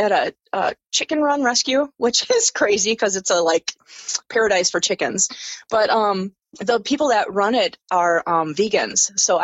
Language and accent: English; Bloomington, Minnesota, United States; I'm from Bloomington, Minnesota.